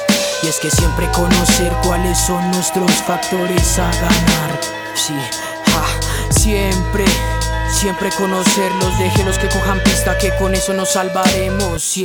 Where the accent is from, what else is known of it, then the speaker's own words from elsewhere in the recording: Bogotá, Colombia; soy bogotano y no es igual a ser un campesino, un hombre de zona rural.